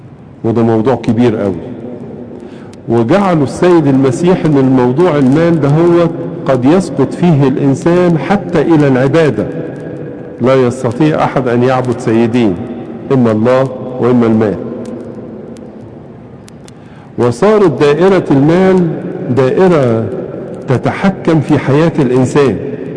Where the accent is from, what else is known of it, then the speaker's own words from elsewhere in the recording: Egypt; ولذلك إحنا كمصريين بنحب نعيش حوالين النيل